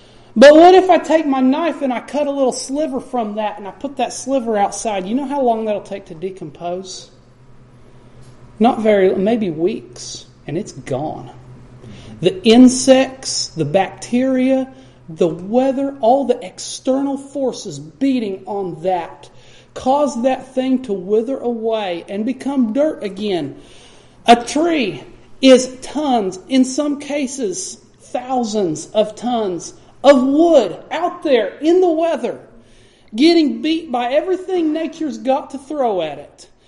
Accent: Oklahoma, United States; born there; but I was born in Oklahoma, and we go back there and visit quite a bit.

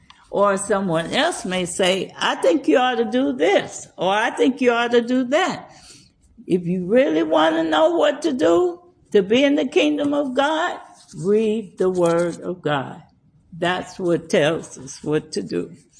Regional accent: Tulsa, Oklahoma, United States; I remember one time I was real young, and I was born and raised in Tulsa.

